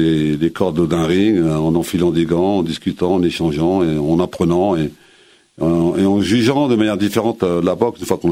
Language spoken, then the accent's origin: French; Argenteuil, Île-de-France, France; born there; Argenteuil, ma ville natale.